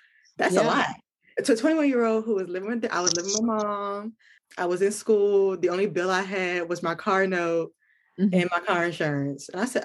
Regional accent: Maryland, United States; I am 31 years young. I am from Maryland, and I'm a new mom

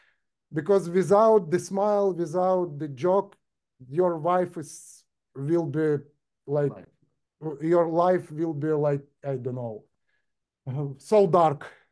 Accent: Ukraine; English is a second language; in Ukraine, we have a big difficult time now, you know, it's war now. We are from Ukraine.

